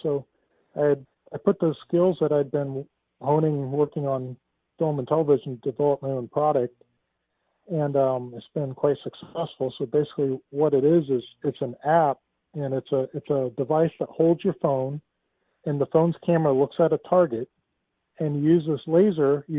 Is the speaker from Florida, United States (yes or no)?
yes; Florida, United States; also born or lived in California; I was living in California. I grew up in Florida, but I moved out to California, and I'm back in Florida, I should say now, since the taxes and everything, the insanity of California.